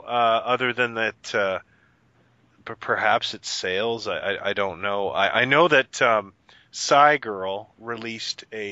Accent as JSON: {"language": "English", "country": "Canada", "said": "I'm Canadian."}